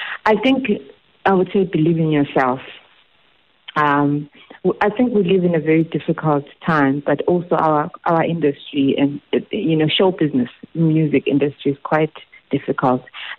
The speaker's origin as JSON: {"language": "English", "region": "Bulawayo", "country": "Zimbabwe", "tie": "born or raised there", "first_language": "Ndebele", "second_language": "English", "moved": "as an adult", "lives_now": "South Africa", "said": "So I was born and bred in Bulawayo, Zimbabwe. I grew up speaking isiNdebele. I discovered isiXhosa only later on. 9 years ago when I came to study in the Eastern Cape"}